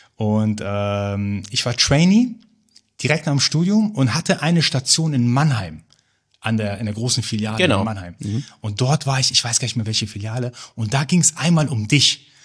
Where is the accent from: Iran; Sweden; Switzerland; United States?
Iran; now in Germany; Als Iraner fragt man natürlich auch, genauso wie ich, wann bist du nach Deutschland gekommen?